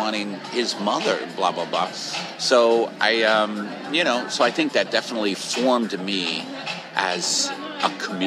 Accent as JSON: {"language": "English", "region": "New York", "country": "United States", "said": "yeah, I'm from New York."}